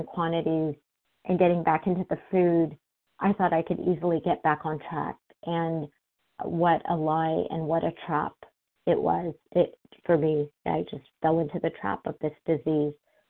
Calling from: Foster City, California, United States; from California, and I'm calling from Foster City, California.

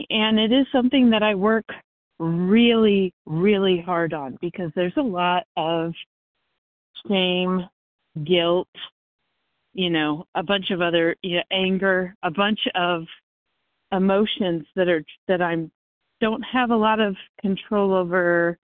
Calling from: Missouri, United States; I'm calling from Missouri.

